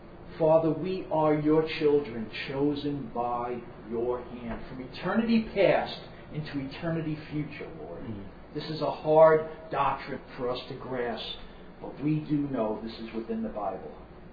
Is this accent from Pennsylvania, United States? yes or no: no; Jersey City, New Jersey, United States; Many of you know that I grew up in Jersey City.